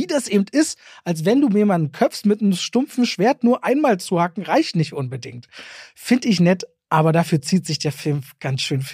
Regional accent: Germany; Ich habe gelernt, wie nah Norwegisch, wenn es das hier ist, wie viel man als Deutscher versteht.

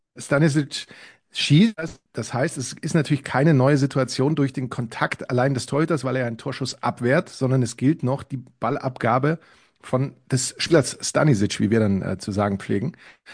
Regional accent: Spain; als Spanier

